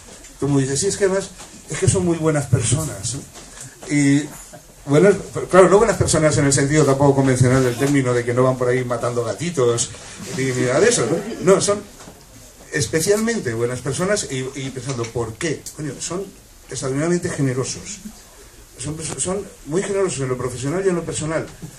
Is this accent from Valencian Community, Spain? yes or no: yes; Valencian Community, Spain; no, yo soy valenciano como ellos